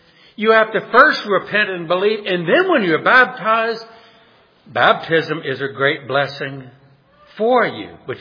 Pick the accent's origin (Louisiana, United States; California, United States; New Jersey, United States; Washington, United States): Louisiana, United States; New Orleans; Anyway, I grew up in New Orleans, and then I got saved at age 20 and moved away.